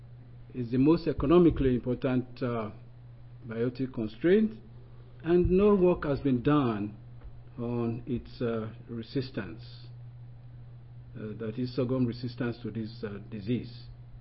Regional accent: Nigeria; I'm actually from Nigeria.

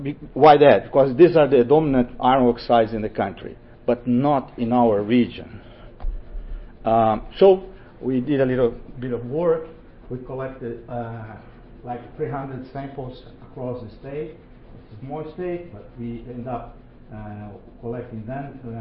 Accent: Maringá, Paraná, Brazil; I am from Maringá. Maringá is a 400,000 city south of Brazil.

